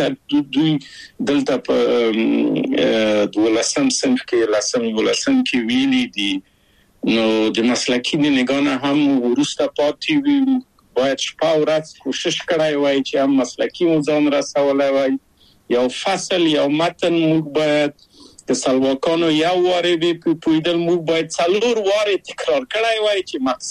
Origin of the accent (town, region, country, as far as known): Kabul, Afghanistan; moved away as an adult; also born or lived in Czechoslovakia